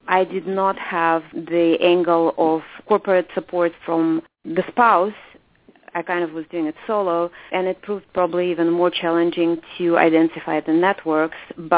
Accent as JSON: {"language": "English", "region": "Moscow", "country": "Russia", "tie": "born or raised there", "second_language": "English", "moved": "as an adult", "said": "From then the Soviet Union, now Russia, but born and raised in Moscow."}